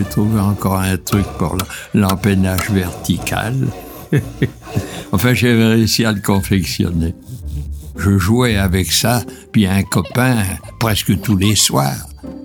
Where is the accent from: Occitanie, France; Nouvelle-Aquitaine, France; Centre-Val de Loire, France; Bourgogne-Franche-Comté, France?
Centre-Val de Loire, France; Muides-sur-Loire; born there; Je suis né en Loire-et-Cher, à quelques kilomètres de Chambord, à Muit-sur-Loire.